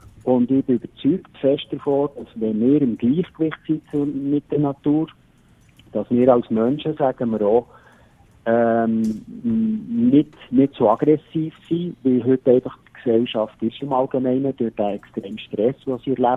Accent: Worb, Bern, Switzerland; ich bin ja im Gebiet Worg bin ich aufgewachsen.

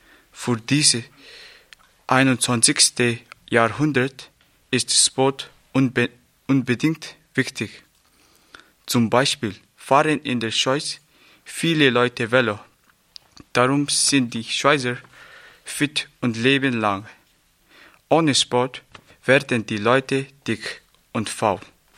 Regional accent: Tibet, China; German is a second language; ich bin 15 Jahre alt und ich komme aus Tibet.

